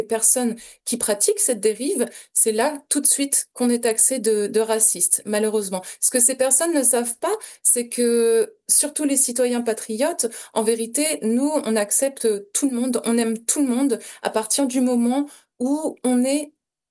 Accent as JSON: {"language": "French", "country": "France", "tie": "born there", "said": "Je suis née en France et c'est la terre qui m'a portée"}